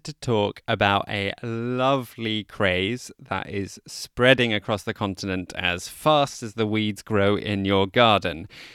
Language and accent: English; London, United Kingdom; As a Londoner who's not in London at the moment and not able to be there, it paints a like annoyingly perfect vision of North London, and specifically the part of the world that I used to live in.